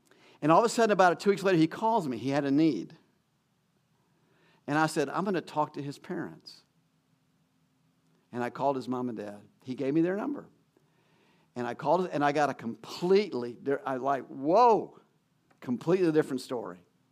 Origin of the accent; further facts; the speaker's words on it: Atlanta, Georgia, United States; We grew up in Atlanta, moved down to Macon for a while, you know, and came up here.